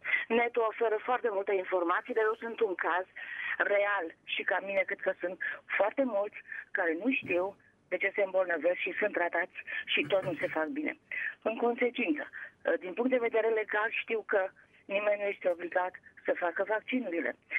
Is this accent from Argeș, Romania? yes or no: no; Bucharest, Romania; sunt din București, am 60 de ani.